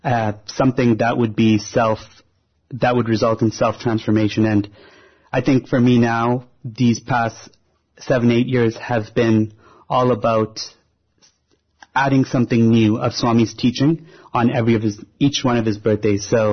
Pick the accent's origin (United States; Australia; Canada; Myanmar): Canada; and I'm from Canada